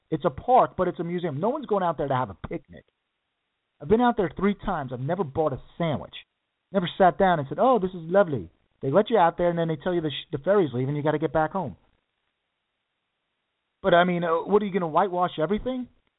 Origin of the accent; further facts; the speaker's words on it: New Rochelle, New York, United States; I went to, you know, growing up in New Rochelle, it was just calm and cool.